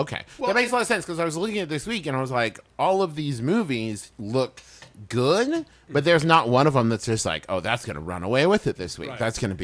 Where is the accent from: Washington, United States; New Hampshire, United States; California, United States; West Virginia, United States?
West Virginia, United States; growing up in West Virginia, I looked at them like, yeah, like, bite me.